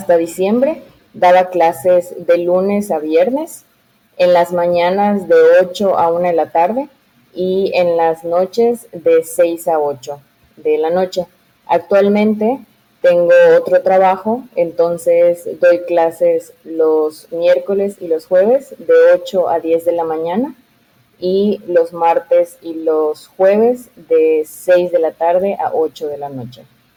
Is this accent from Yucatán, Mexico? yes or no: yes; Mérida, Yucatán, Mexico; Tengo 25 años. Soy de Mérida, Yucatán, México. Y actualmente vivo aquí en Mérida, Yucatán, México.